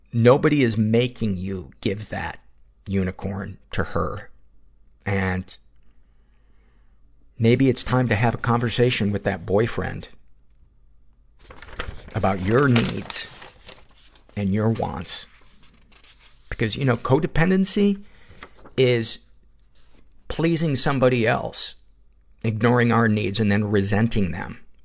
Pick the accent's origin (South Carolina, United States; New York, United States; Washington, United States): Washington, United States; bought my first home back in my home state of Washington.